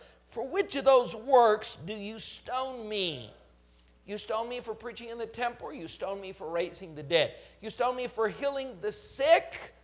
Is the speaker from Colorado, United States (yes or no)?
yes; Colorado, United States; I remember years ago, growing up in Colorado, down at the food mart, one time two men showed up in these robes